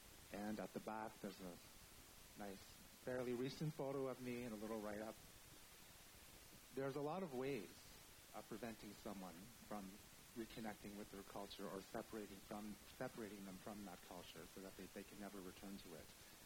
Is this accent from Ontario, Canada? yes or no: yes; Ontario, Canada; also born or lived in Alberta; I am a Two-Spirit Cree, originally from Alberta. I grew up in Ontario, and obviously I now live here.